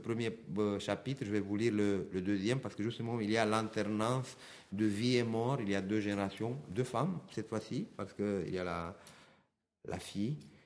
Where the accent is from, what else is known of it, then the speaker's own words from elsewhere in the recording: Romania; Dans mon pays d'origine, le pays de là-bas, la Roumanie